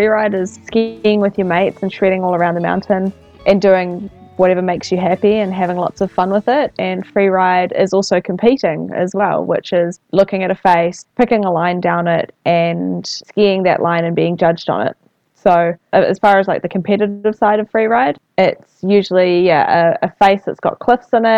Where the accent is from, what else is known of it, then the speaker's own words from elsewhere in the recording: Ohakune, Manawatū-Whanganui, New Zealand; also born or lived in New Plymouth; So I grew up mostly in Oakuni. When I was quite a lot younger, so we actually lived in Oakuni up until the time that I was 3 years old.